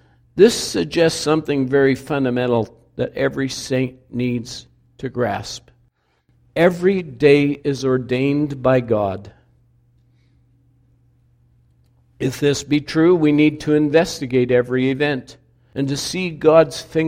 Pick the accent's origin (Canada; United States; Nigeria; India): Canada; British Columbia; We used to have a lake when I grew up in British Columbia.